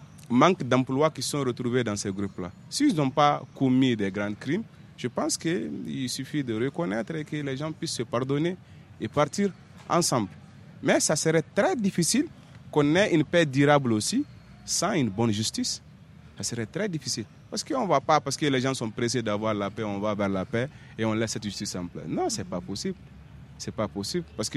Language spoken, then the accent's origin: French; Mali; On est des Maliens, on a des cœurs un peu souples, on peut pardonner.